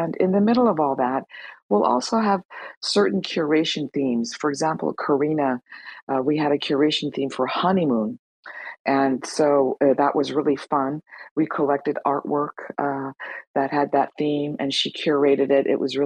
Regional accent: California, United States; because I'm from California

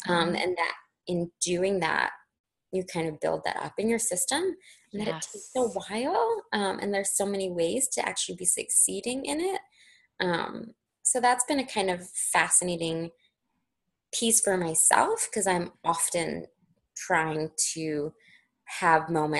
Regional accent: New York, United States; being a New Yorker, just all the things we have to do to get done, traveling, commuting.

